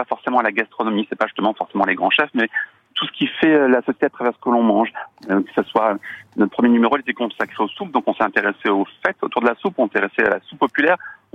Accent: Brittany, France; parce qu'on est breton, et on est basé à Rennes.

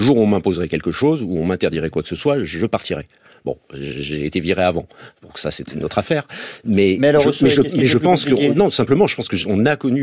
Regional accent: Toulon, Provence-Alpes-Côte d'Azur, France; now in Paris, France; moi je venais de Toulon. Enfin, j'étais arrivé à Paris un peu plus tôt, sans doute.

